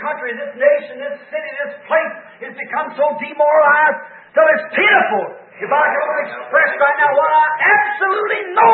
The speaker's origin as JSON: {"language": "English", "country": "United States", "said": "The rockest place in the United States, or the world, is this nation. I'm an American."}